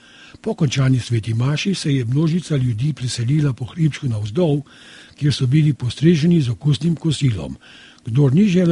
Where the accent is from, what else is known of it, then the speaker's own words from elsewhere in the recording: Predoslje, Upper Carniola, Slovenia; born there; Pred koncem pa še čestitke moji rojstni vasi Predoslje pri Kranju.